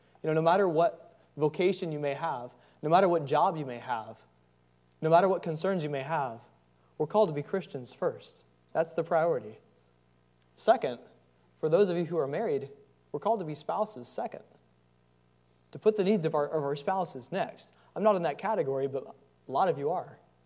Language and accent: English; Tennessee, United States; I'm from Tennessee.